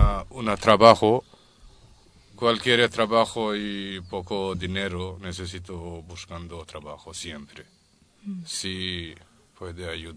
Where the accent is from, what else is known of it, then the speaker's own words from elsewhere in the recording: Bangladesh; Spanish is a second language; Estoy de Bangladesh.